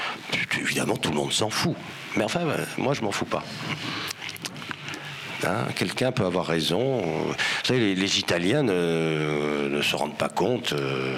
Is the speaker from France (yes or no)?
yes; Bordeaux, Nouvelle-Aquitaine, France; Et en tant que Bordelais, je l'éprouve comme non vraie depuis très longtemps.